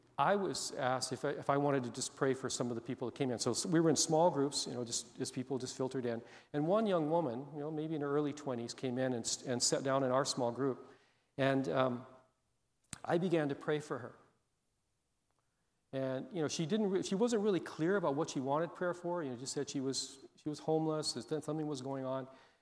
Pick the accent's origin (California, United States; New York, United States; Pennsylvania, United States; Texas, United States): Texas, United States; I grew up in Texas for part of my life and grew up riding horses in the elementary school